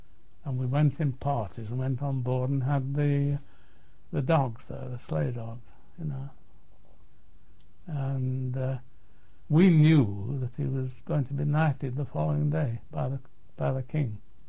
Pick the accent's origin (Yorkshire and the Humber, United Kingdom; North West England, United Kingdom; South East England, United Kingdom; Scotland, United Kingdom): North West England, United Kingdom; Manchester; I was born in Pendleton, Manchester, and lived in a house called West Home, Devonshire Road, until I was about 2 or 3.